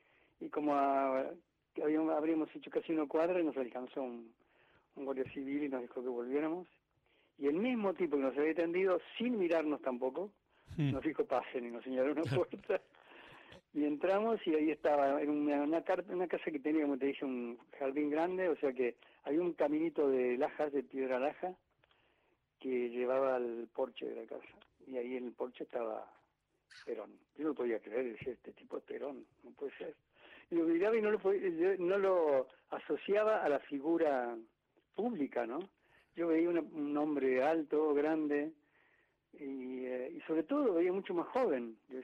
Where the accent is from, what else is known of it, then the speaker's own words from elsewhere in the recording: Argentina; Yo había oído hablar toda mi infancia y mi adolescencia de Perón acá en la Argentina.